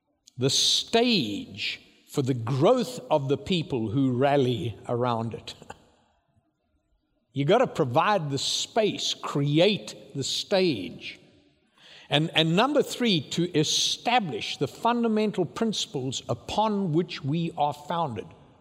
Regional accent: United States; I grew up in a beautiful place. Grateful for my upbringing, but I'm an American.

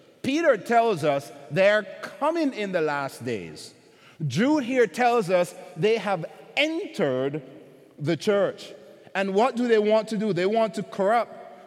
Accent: Jamaica; growing up in Jamaica, maybe it was just our family.

